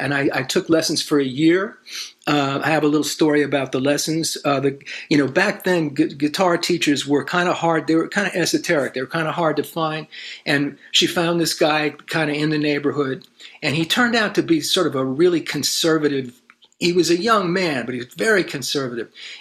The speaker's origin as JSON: {"language": "English", "town": "New Hyde Park", "region": "New York", "country": "United States", "tie": "born or raised there", "also_born_or_lived": "Bayside, Queens", "lives_now": "Boston, United States", "said": "Literally born in New York City, started my life in Bayside, Queens, and then my parents moved to New Hyde Park, Long Island, which is just outside New York City. So I'm a New Yorker"}